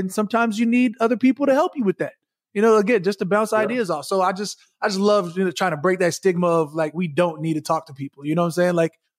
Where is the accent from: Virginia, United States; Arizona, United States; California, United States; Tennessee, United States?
Arizona, United States; Hey, you know I'm from Arizona, so that's what I'm saying.